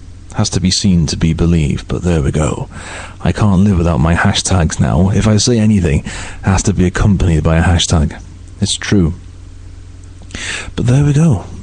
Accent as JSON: {"language": "English", "town": "Liverpool", "region": "North West England", "country": "United Kingdom", "said": "Liverpool broadcaster and producer. I'm a Scouser and I love"}